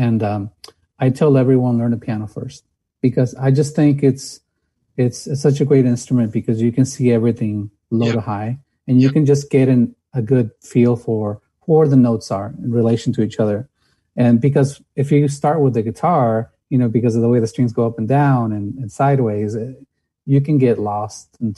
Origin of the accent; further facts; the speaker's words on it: San Bernardino, California, United States; now in Arcadia, United States; No, in San Bernardino. So I'm an IE guy. I'm in Arcadia now.